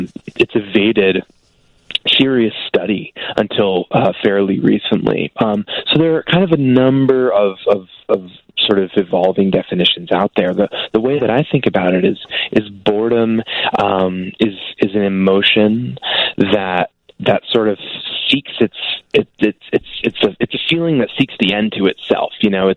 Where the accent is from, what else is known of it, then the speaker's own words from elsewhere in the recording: New York City, New York, United States; now in Denver, United States; So I'm actually from New York City. I spent my whole adult life in Brooklyn until really a couple months ago when I moved out to Denver, Colorado.